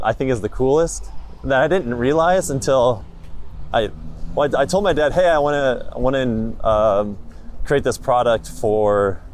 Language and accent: English; Fort Wayne, Indiana, United States; born there; Okay, so I was born in Fort Wayne, Indiana